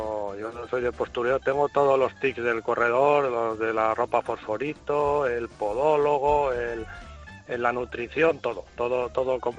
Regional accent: Pamplona, Navarre, Spain; Yo soy de Pamplona, he corrido la de San Sebastián, porque ya que si por si acaso daba el petardazo, darlo cerca de casa

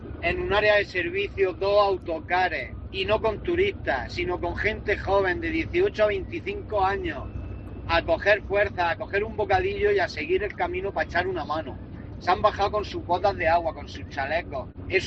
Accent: Lorca, Region of Murcia, Spain; Mira, soy camionero, soy de Lorca

